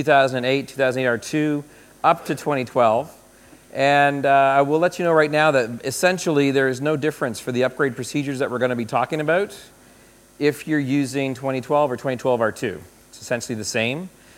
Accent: Canada; now in United States; And just to make perfectly clear, I am Canadian, not American. I live in America right now, working for Microsoft Corp.

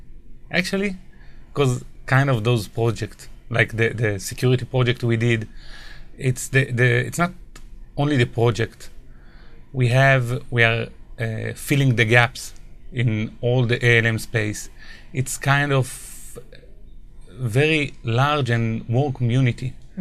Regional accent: Israel; I'm from Israel

